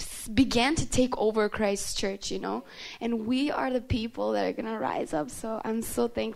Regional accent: New York, United States; I'm from New York.

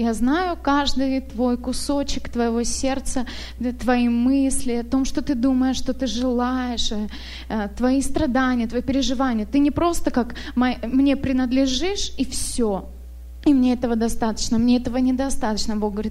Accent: Khabarovsk, Khabarovsk Krai, Russia; moved away as an adult; now in Portland, United States; мы с мужем месяц здесь, в Америке. Мы из России, с маленького города Хабаровск на Дальнем Востоке. Сейчас мы в Портленде живем.

